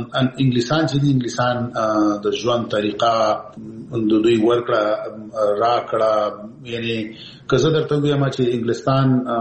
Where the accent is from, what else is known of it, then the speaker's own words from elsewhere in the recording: Peshawar, Khyber Pakhtunkhwa, Pakistan; زه پېښور کې د اول صف نه نیولې تر 12 پورې ما ته درس ویلی دی